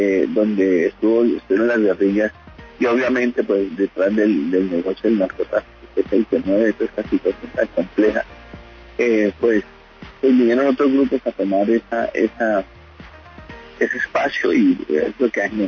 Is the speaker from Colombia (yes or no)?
yes; Santander, Colombia; yo soy del Magdalena Medio Santanderiano, propiamente de la Recta Bermeja, allá hemos vivido los procesos de paz, han ayudado mucho al territorio a pensarse.